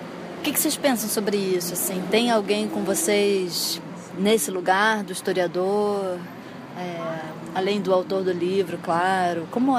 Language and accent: Portuguese; Brazil; E isso tem a ver com o nosso desprendimento com relação à memória, né? Como brasileiros.